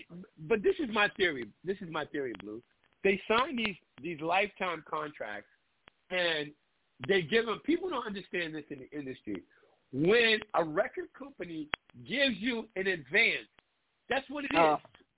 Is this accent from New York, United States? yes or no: yes; New York, United States; I just no. I'm a New Yorker.